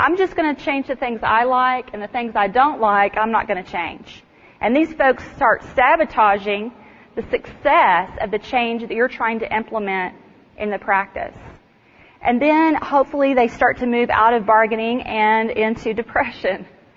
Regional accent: Dallas, Texas, United States; I'm from Dallas, but I don't know. There's something about Colorado weather that just makes me want to be outdoors.

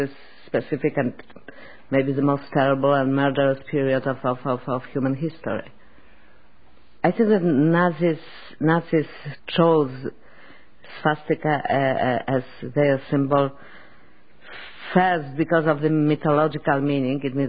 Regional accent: Poland; now in France; I'm a filmmaker from Poland. I live between France and Los Angeles now, making the movies in different countries.

